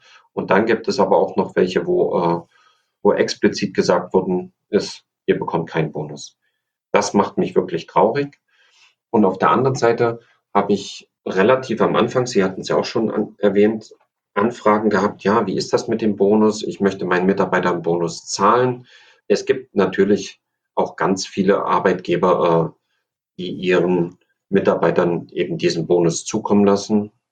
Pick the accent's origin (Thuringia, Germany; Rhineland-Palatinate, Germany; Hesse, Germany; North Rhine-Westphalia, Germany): Thuringia, Germany; born there; Ich bin in Thüringen geboren